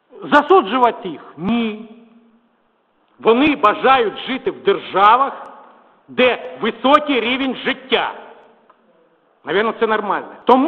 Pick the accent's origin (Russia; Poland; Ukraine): Russia; Plesetsk, Arkhangelsk Oblast; moved away; also born or lived in Sverdlovsk; де я ріс, мій батя ракетник-стратег, і моє дитинство пройшло на Руському Сєвєрі в Архангельській області, космодром Плесецький